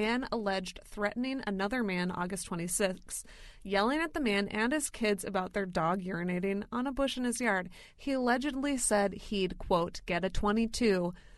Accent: Omaha, Nebraska, United States; Yeah, so I'm from Omaha.

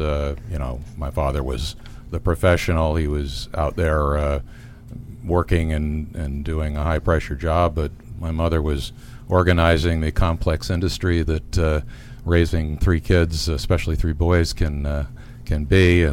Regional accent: Bethesda, Maryland, United States; also born or lived in Washington, D.C.; I was born in the District of Columbia and grew up in Bethesda.

